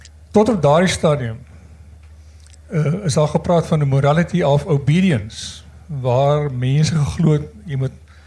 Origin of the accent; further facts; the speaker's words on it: Stellenbosch, Western Cape, South Africa; now in Windhoek, Namibia; ek kom van Windhoek, in Namibia. Ek beskou myself as 'n Stellenbosser, maar ek bly al 30 jaar in Namibia, ek werk daar